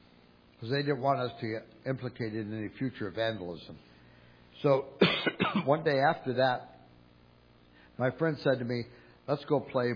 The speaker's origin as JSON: {"language": "English", "town": "Toledo", "region": "Ohio", "country": "United States", "tie": "born or raised there", "said": "When I was a kid, we grew up in Toledo, Ohio."}